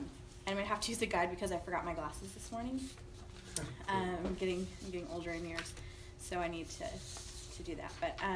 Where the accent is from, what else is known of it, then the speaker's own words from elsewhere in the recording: Ohio, United States; I was raised in the Apostolic Pentecostal Church in a small town outside of Cincinnati, Ohio. I grew up with a dad that worked a lot.